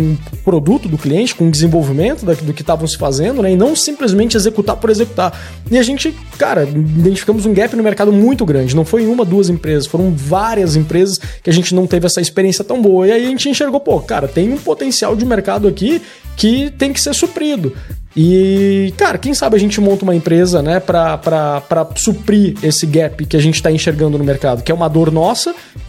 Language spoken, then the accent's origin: Portuguese; Rio Grande do Sul, Brazil; now in Brasília, Brazil; Desde que eu cheguei em Brasília, eu sou gaúcho, cheguei em Brasília há 8 anos atrás, 10 anos atrás, nem me lembro mais, enfim.